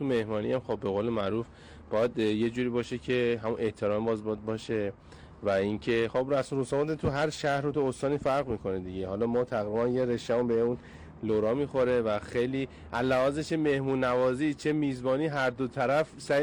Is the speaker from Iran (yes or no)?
yes; Tabriz, East Azerbaijan, Iran; ما هم تبریزی هستیم.